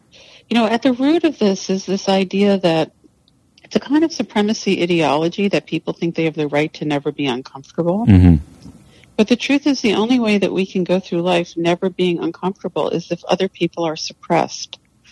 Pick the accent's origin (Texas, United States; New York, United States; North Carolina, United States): New York, United States; New York City; born there; when I was born in 1958 in New York City